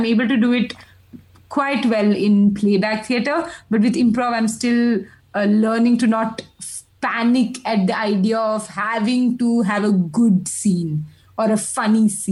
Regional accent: India; first language Malayalam; English is a second language; Malayalam, very Indian vernacular. I started watching English movies only in my 11th grade. In fact, I didn't speak English very well till my 6th grade, because I did not have anybody to speak English with.

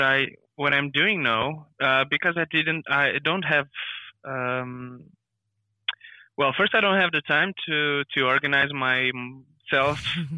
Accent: Lisbon, Portugal; which is not Lisbon, where I'm from Lisbon, by the way.

